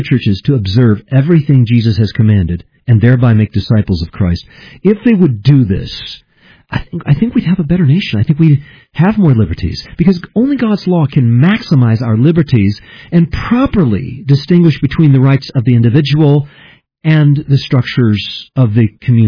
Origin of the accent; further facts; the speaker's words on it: United States; I probably did. Yeah, I'm an American.